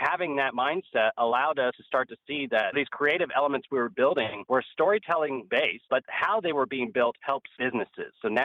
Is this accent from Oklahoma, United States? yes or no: no; Los Angeles, California, United States; Born and raised in Los Angeles. Shout out to the Glendale homies.